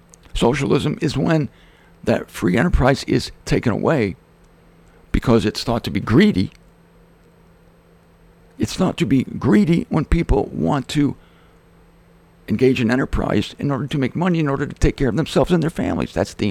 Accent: Ohio, United States; I was born and raised in Ohio, what they call flyover country.

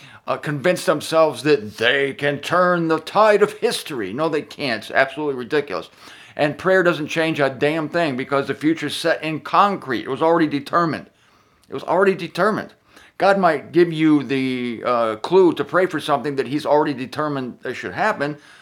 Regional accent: Canton, Ohio, United States; broadcasting from my hometown in Canton, Ohio, from a Red Roof Inn in North Canton specifically

